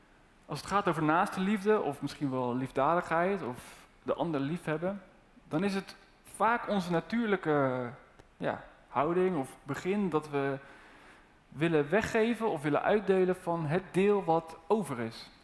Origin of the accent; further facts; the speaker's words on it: Overijssel, Netherlands; in het Overijsselse dorp waar ik opgroeide en waar iedereen blank was, en mijn hele klas ook, de hele school ook